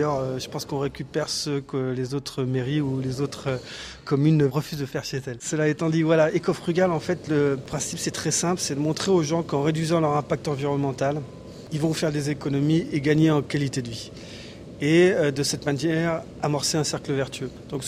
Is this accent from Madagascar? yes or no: yes; Madagascar; also born or lived in Djibouti / Mauritania; À Madagascar, à Djibouti et en Mauritanie.